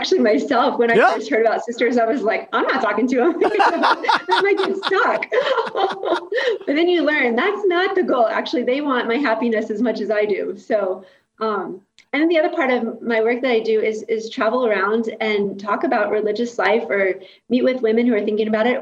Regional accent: Kentucky, United States; So I grew up in Kentucky, as you mentioned in the beginning, and where I grew up, I had no concept of religious life.

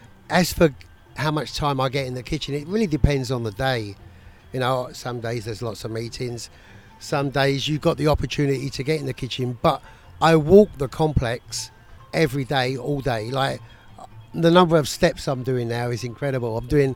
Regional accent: London, United Kingdom; moved away as an adult; I'm originally from London in the UK.

